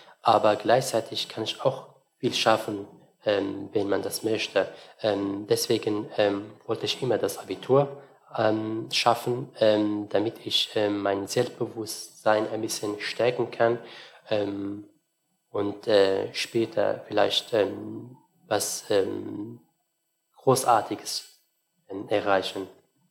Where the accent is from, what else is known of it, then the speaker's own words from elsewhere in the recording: Syria; now in Germany; Ich bin ja 22 Jahre alt. Ich lebe in Deutschland seit August 2015 und ich komme ursprünglich aus Syrien.